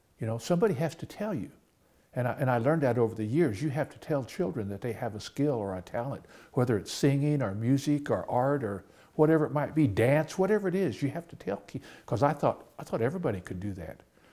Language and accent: English; El Reno, Oklahoma, United States; You know, I grew up in El Reno and with a family that was very cultural and traditional family, Native Americans